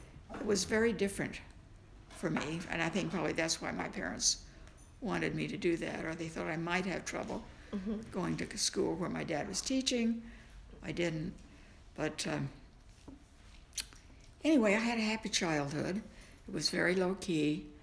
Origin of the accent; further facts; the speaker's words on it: Effingham, Illinois, United States; Well, I always lived in Effingham. My father didn't want to move. He had a good job there. And he just wanted to stay where he was and so forth. And it was a nice little town